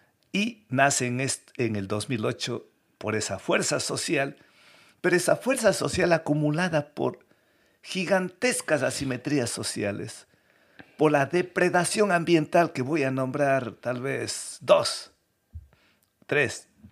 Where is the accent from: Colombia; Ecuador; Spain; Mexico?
Ecuador; Quimsacocha, Azuay; Que solamente un caso, Kim Sacocha, de donde vengo, es una lucha de 30 años. Yo era jovencito ese tiempo que iniciamos la lucha.